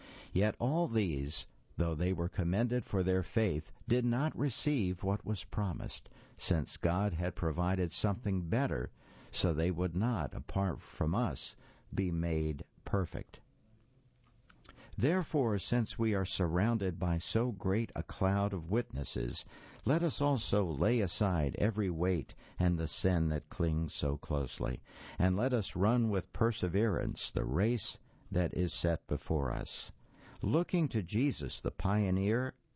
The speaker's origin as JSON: {"language": "English", "town": "Tarpon Springs", "region": "Florida", "country": "United States", "tie": "born or raised there", "said": "I grew up near Tarpon Springs, Florida."}